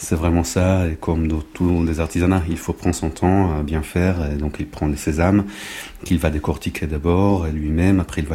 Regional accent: Israel; Je suis tombé dedans quand j'étais petit. J'ai grandi en Israël.

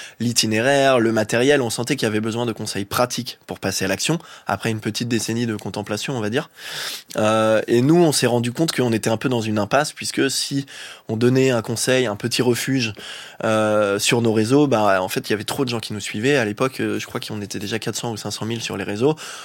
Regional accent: France; plus proche de chez nous, en France

